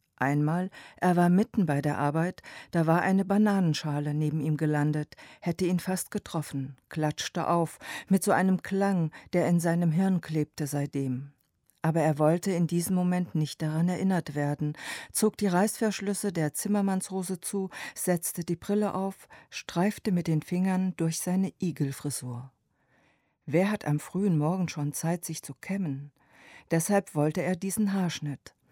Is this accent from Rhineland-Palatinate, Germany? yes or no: yes; Niedermohr, Rhineland-Palatinate, Germany; also born or lived in Börsborn; Ich bin in der Pfalz geboren, wohnte als Kind in Börsborn und Niedermohr, habe in Kaiserslautern Abitur gemacht.